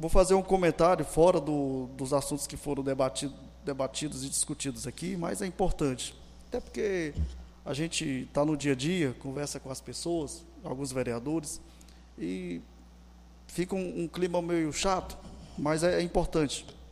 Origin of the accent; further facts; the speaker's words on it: Cedro, Piauí, Brazil; born there; Para quem não sabe, eu nasci aqui no Cedro.